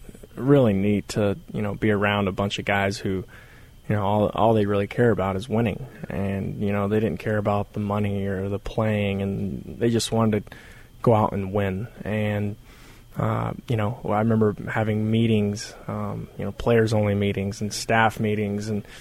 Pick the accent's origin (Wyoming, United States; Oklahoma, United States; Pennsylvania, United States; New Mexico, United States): New Mexico, United States; Carlsbad; I got a key to the city in Carlsbad, where I'm my hometown